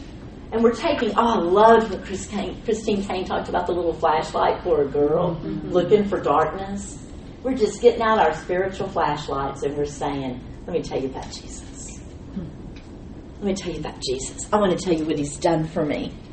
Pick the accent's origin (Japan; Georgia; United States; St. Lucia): Japan; I'm a professor from Japan, and I felt this pressure in me